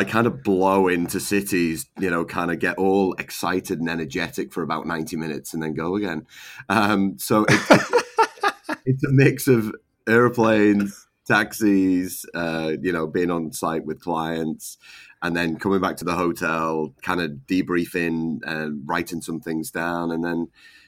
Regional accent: United Kingdom; I'm being from Britain

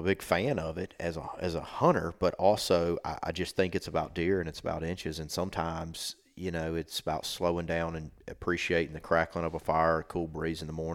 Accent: Alabama, United States; Stepping back, childhood, you know, I grew up in South Alabama, and we had, you know, 15 acres around my house.

